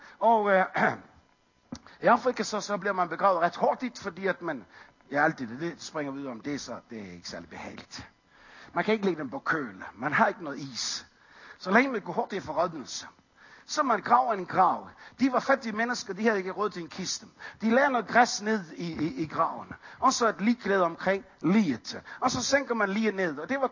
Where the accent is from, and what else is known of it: Capital Region of Denmark, Denmark; born or raised there